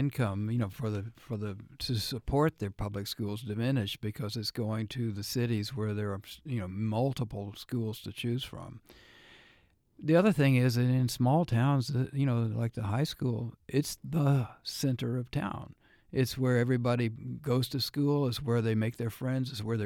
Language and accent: English; Texas, United States; my whole life had been changed by being a Texan, shaped by it, and I hadn't examined it.